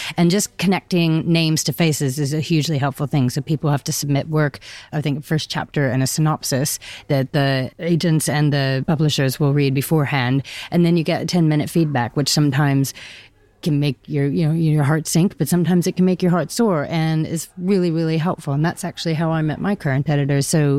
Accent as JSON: {"language": "English", "town": "Seattle", "region": "Washington", "country": "United States", "said": "I love Seattle. And I'm from Seattle."}